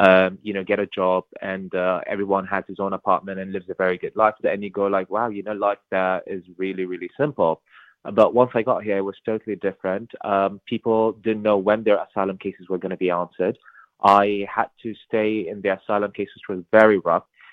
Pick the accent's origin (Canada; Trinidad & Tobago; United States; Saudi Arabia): Saudi Arabia; born there; English is a second language; I was born in Saudi Arabia. My parents were also people that actually fled the war back in Eritrea.